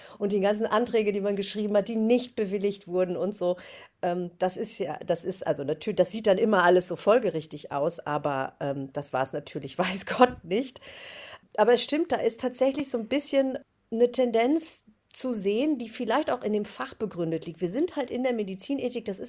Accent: Ibbenbüren, North Rhine-Westphalia, Germany; Ibbenbüren, eine Kleinstadt, die aber damals zum Beispiel unglaublich tolle Musikszene hatte in der Jugend, also eine Jugendmusikszene.

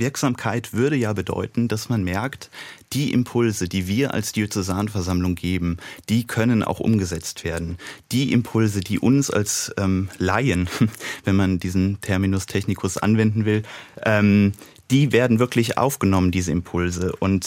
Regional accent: Rhineland-Palatinate, Germany; also in dem Fall der Bezirk Westerwald. Das ist also meine Heimat, aus der ich komme.

